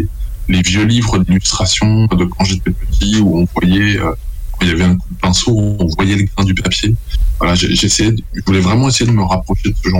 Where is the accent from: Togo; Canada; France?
France; Pays de la Loire; un crayon de bois, comme on dit chez nous en Maine-et-Loire.